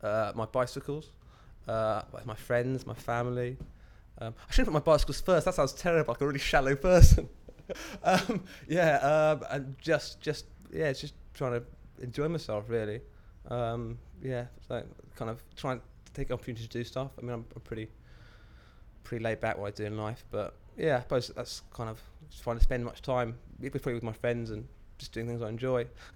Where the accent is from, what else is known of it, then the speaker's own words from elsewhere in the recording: East of England, United Kingdom; I was born and brought up in Suffolk. It was quite rural, and it was kind of my escape. I was in a village with 3 miles nearest shop, 7 miles nearest town